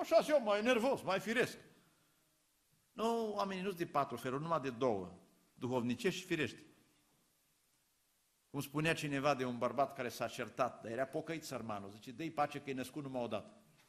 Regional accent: Apuseni Mountains, Romania; Eu sunt originar din Apuseni, sunt moț.

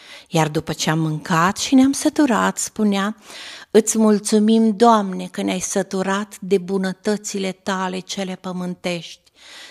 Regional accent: Transylvania, Romania; born there; Deci m-am născut în Ardeal.

